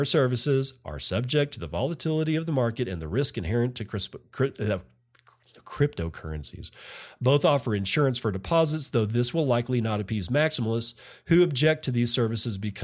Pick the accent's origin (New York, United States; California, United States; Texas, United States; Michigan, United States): Texas, United States; Bitmain launches the world's largest Bitcoin mining facility in my home state, Texas.